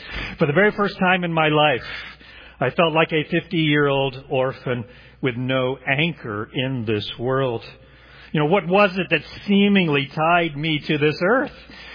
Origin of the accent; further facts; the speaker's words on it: Oklahoma, United States; now in Indiana, United States; That was the home that I knew all of my life. After I moved away from Oklahoma to Indiana, this state, home for the holidays meant traveling back to that house.